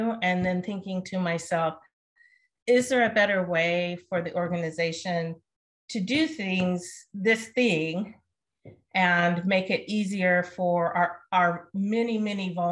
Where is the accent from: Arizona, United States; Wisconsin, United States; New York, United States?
Arizona, United States; while I grew up in Arizona and there's community colleges that have been part of our community forever